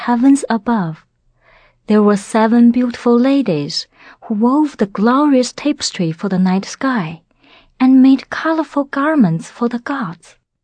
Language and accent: English; China; I came from China.